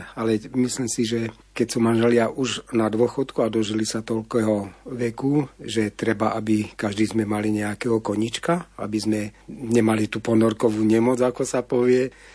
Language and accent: Slovak; Žilina, Žilina Region, Slovakia; No ja ako Žilinčan si práve pamätám, že naše sídlisko v Lčince je bývalé letisko.